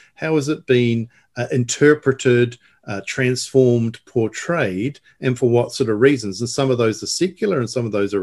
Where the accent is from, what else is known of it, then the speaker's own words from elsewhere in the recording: New Zealand; as I was growing up in New Zealand